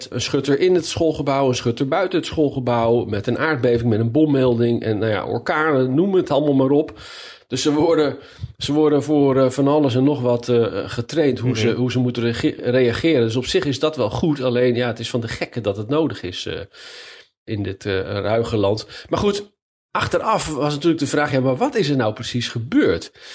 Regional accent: Leiden, South Holland, Netherlands; Hè, wij komen dan uit Leiden

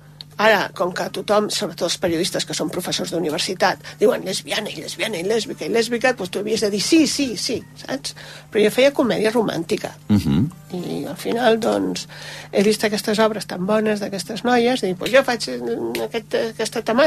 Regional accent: L'Hospitalet de Llobregat, Catalonia, Spain; Jo soc de l'Hospitalet.

